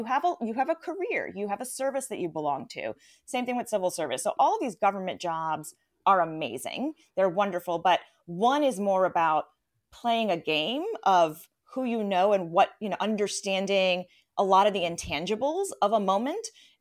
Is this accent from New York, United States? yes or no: yes; New York, United States; I grew up in New York, came here for an internship.